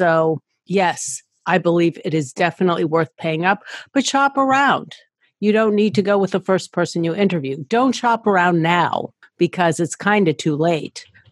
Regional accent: Ohio, United States; also born or lived in Pennsylvania; now in California, United States; I moved to California 10 years ago from Pennsylvania, although I was originally from Ohio.

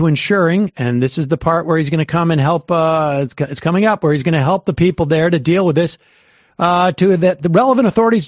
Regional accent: Ohio, United States; I forgot I'm from Ohio.

